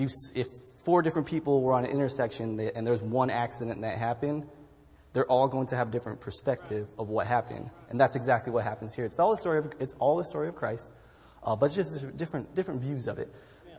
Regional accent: San Diego, California, United States; I'm from San Diego.

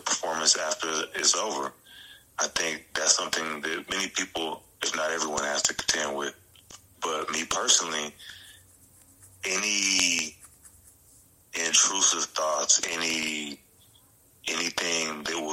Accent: California, United States; But, yeah, I'm originally from the Bay Area, but I've been out in Fight Town, USA, New Mexico for a while.

